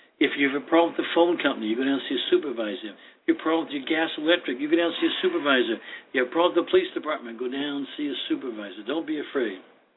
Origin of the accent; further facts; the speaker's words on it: Ireland; Sorry. I'm Irish.